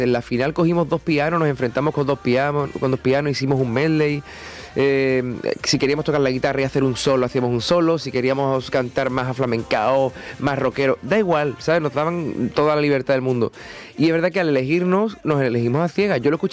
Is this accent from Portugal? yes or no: no; Cádiz, Andalusia, Spain; Yo soy de CAI.